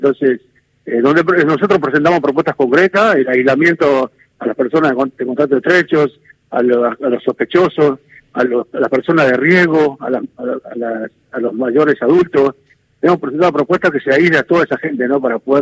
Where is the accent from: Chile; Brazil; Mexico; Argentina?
Argentina; Jujuy; paisano mío, pues soy jujeño, él es jujeño también.